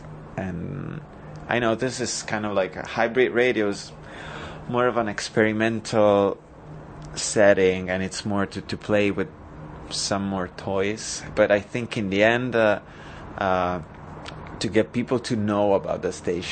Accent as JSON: {"language": "English", "country": "Italy", "said": "from Italy."}